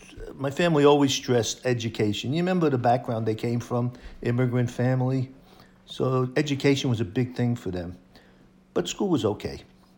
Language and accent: English; Brooklyn, New York, United States; I grew up in Brooklyn in Bensonhurst. It was a predominantly Italian and Jewish neighborhood.